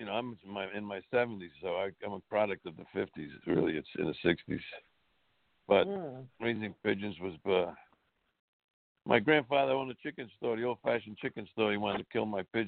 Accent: Providence, Rhode Island, United States; I grew up in Providence in New England.

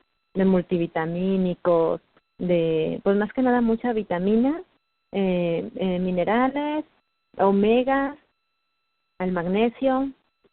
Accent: Mexico City, Mexico; now in Ciudad Victoria, Mexico; yo soy de la Ciudad de México, ahorita vivo en Tamaulipas, en Ciudad Victoria

